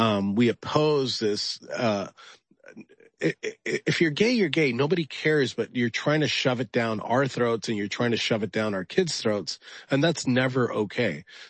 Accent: Cuba; now in United States; I came from Cuba. I'm an American first and I've always been America first.

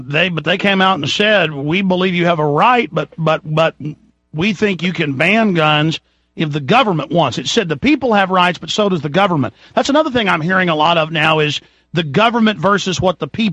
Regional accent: Dallas, Texas, United States; Well, see, I grew up in Dallas at a middle class high school where in Rockwall

